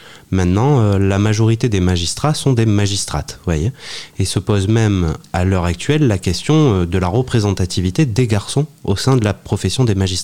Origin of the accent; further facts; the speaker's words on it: Bagnols-sur-Cèze, Occitanie, France; now in Paris, France; je suis originaire de Bagnols-sur-Cèze. J'ai fait toutes mes études à Bagnols, j'ai fait mon lycée à Bagnols